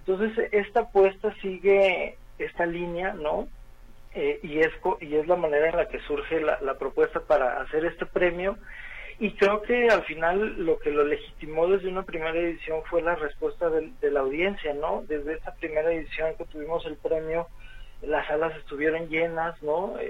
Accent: Guadalajara, Jalisco, Mexico; Como tapatío y como jalisciense, el poder tener un festival de estas dimensiones en nuestra ciudad

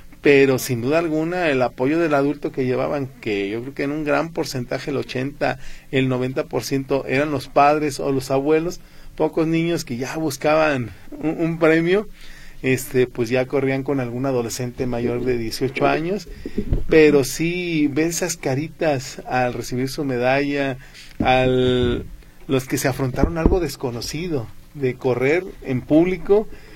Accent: Mexico; Y pues como mexicanos, pues siempre hay que solidarizarnos

